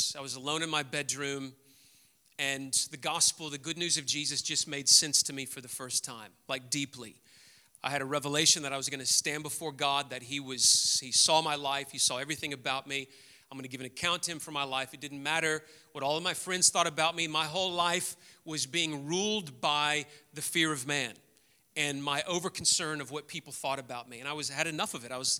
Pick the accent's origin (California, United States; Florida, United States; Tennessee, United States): Tennessee, United States; Memphis; I grew up in Memphis, lived in Memphis my whole life, and never once visited Graceland